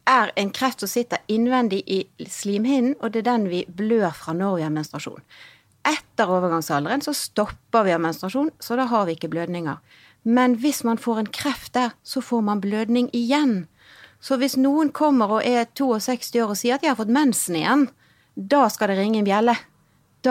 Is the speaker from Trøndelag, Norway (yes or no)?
no; Bergen, Vestland, Norway; Som dere hører, så kommer jeg fra Bergen. Jeg har studert i Bergen og jobbet mesteparten av livet mitt i Bergen, men jeg har vært et halvt år i Hongkong og hatt postdoc der.